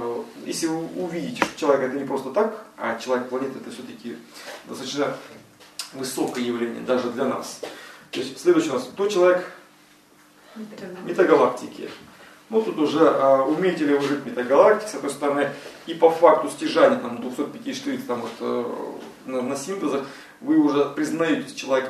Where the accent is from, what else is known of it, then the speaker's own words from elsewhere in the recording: Russia; То есть я россиянин, я гражданин, и есть какие-то необязательства, я живу здесь.